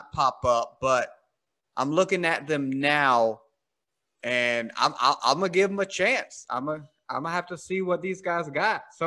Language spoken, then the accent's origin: English; South Carolina, United States; I'm from this, like I think I told you, I'm from South Carolina. So yeah. I'm from the south of the states.